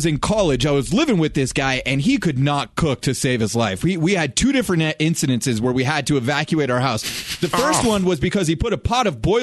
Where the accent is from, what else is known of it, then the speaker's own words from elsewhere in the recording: Arizona, United States; when I grew up, I grew up in Arizona, so we had a pool in our backyard.